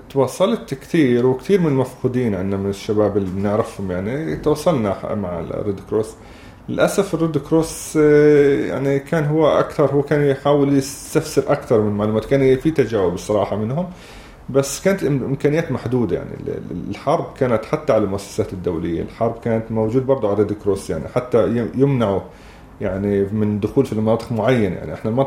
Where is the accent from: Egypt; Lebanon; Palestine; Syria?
Palestine; Gaza, Gaza Strip; أنا تربيت في غزة، فإنه موضوع الناس العيش أكيد حيكون صعبة، بس أنا ابن البلد يعني هناك